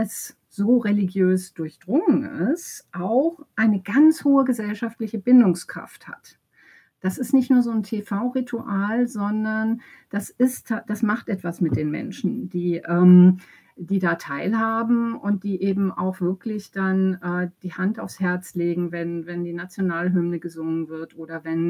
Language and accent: German; United States; weil ich kenne das als Amerikanerin immer. Also die deutsche Hälfte von mir sagt immer